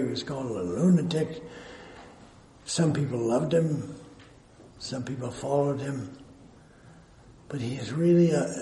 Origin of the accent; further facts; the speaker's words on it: Minnesota, United States; What's it like when you're a hometown boy and you go back there? I come from Minnesota, and I spoke at a Lutheran church in Benson, Minnesota, a while back